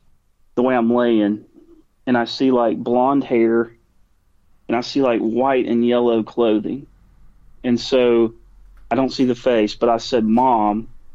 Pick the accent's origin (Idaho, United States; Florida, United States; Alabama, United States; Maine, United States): Alabama, United States; They were, you know, we're from Alabama.